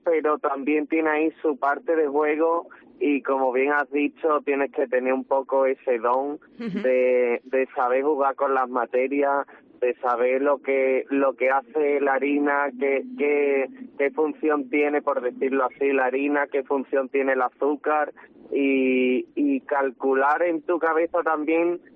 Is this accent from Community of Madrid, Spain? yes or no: no; Extremadura, Spain; orgullo de ser extremeño y poner nuestra tierra en valor